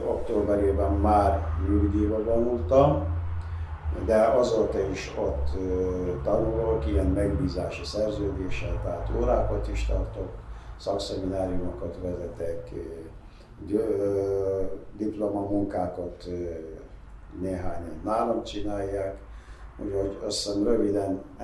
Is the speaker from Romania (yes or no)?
no; Iraq; Hungarian is a second language; now in Hungary; Irakban, mint Irakból származom